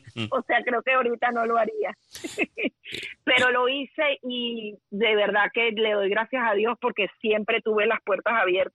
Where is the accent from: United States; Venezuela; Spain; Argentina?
Venezuela; yo soy más venezolana que una arepa